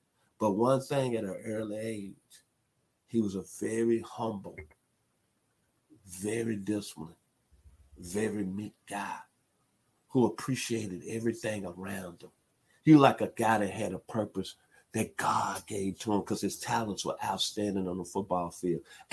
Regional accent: Arkansas, United States; thank you for playing in my hometown, going to the university, outside the University of Arkansas, I love dearly, a place I grew up

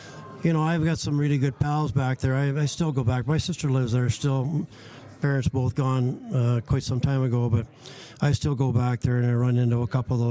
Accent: Listowel, Ontario, Canada; So I took it to Listowel, took it to my hometown, which was unbelievable.

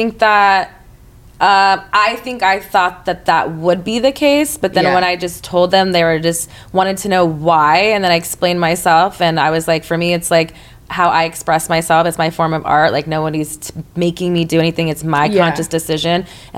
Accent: Texas, United States; In my town, I'm from Texas, and like, nobody knew a porn star

